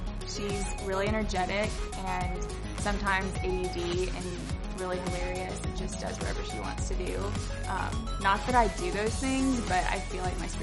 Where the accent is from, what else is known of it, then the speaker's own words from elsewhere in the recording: Jackson, Tennessee, United States; I'm from Jackson, Tennessee, and this is my second year.